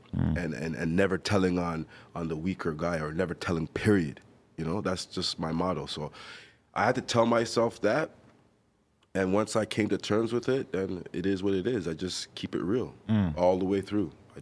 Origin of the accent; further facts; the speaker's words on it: Montreal, Quebec, Canada; born there; I was born in Montreal, by the way.